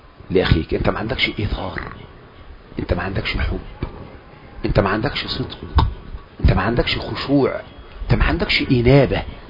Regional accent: Egypt; اعرفك بنفسي انا مصري من دول العالم الثالث

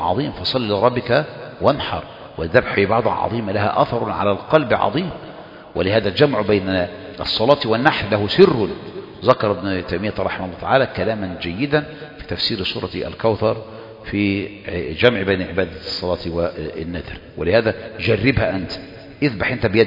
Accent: Egypt; عندنا في مصر

